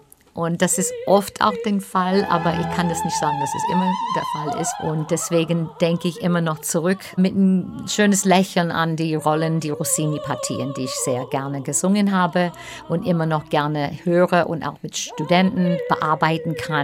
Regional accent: New York, United States; German is a second language; weil es in New York war, weil es neben meiner Heimatstadt ist.

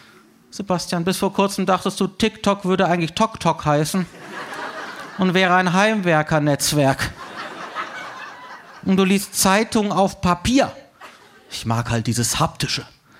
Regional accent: Freiburg, Baden-Württemberg, Germany; born or raised there

